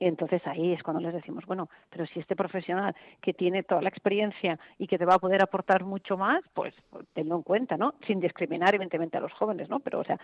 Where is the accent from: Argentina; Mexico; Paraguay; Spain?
Spain; Barcelona, Catalonia; no sé si me ha notado que soy de aquí de Barcelona